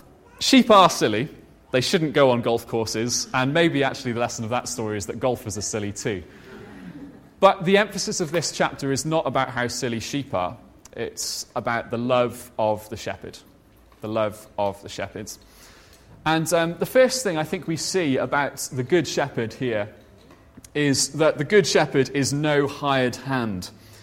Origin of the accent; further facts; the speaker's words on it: Wales, United Kingdom; And being Welsh, I do have sheep stories.